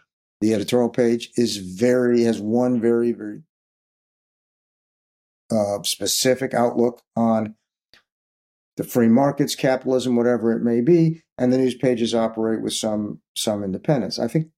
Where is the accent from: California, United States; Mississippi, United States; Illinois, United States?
Illinois, United States; Chicago; I grew up in Chicago.